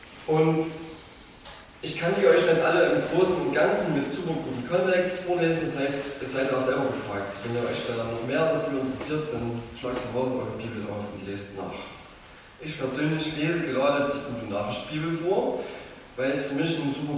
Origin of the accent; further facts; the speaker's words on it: Bärenwalde, Saxony, Germany; ich komme aus Bärenwalde und ich mache in Bärenwalde schon seit ein paar Jahren jetzt Jugendarbeit